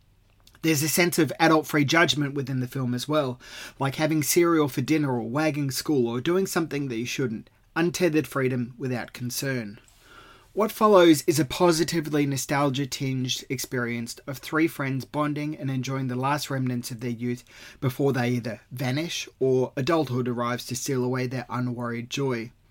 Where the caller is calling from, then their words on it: Perth, Western Australia, Australia; I'm coming from Boorloo, Perth, Western Australia.